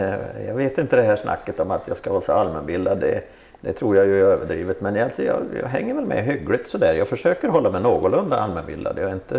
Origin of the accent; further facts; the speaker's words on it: Västra Götaland County, Sweden; also born or lived in Axvalla; Jag kommer från Dalsland från första början.